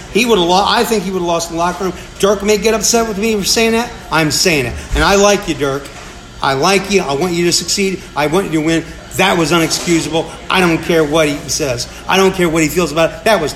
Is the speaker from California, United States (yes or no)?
no; Illinois, United States; accent: Southern Illinois accent; I'm the slug from Southern Illinois with a nasally accent, with a Southern Illinois accent, Midwestern twang. I dropped my G's.